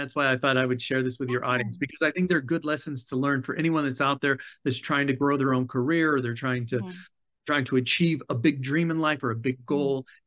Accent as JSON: {"language": "English", "country": "Germany", "tie": "born or raised there", "said": "But I grew up in Germany. I knew we weren't going to war with the Soviets anytime soon."}